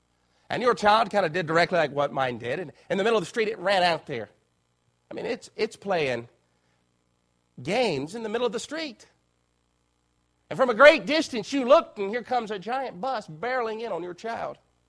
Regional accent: United States; As a kid, growing up in Chesapeake County, from time to time, farmers would come by.

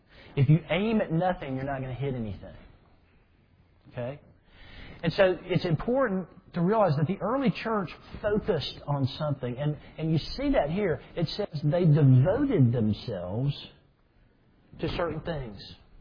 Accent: Mississippi, United States; But we grew up hunting in Mississippi, and many of you have hunted.

